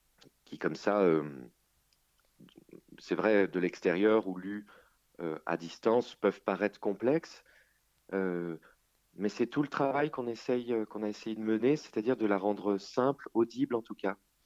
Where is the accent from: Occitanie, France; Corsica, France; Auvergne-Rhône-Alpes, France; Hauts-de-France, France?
Auvergne-Rhône-Alpes, France; Je viens de Haute-Savoie. J'ai grandi là-bas